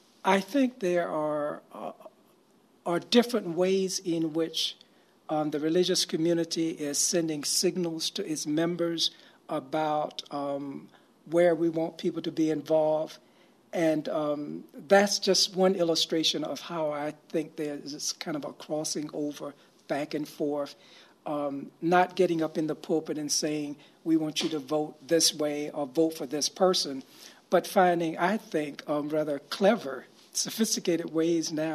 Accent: South Carolina, United States; Yes, I grew up in South Carolina

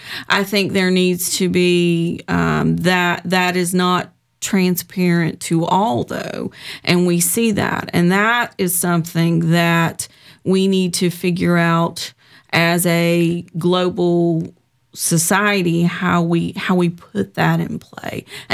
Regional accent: Georgia, United States; I've just grown up in a culture where I'm from South Georgia. That was part of our culture.

